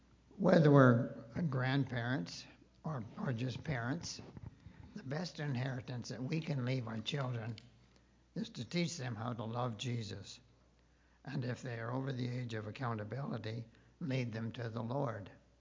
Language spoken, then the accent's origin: English; Calgary, Alberta, Canada; I grew up in Calgary in a non-Christian home, and my dad delivered bread for Palace Bakery.